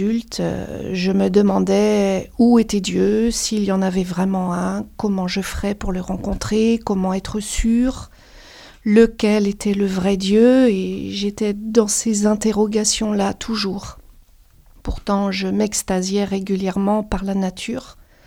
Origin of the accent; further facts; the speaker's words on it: France; born there; j'ai aujourd'hui 54 ans. Je suis née en France, dans une famille qu'on dit catholique en France, mais non pratiquante.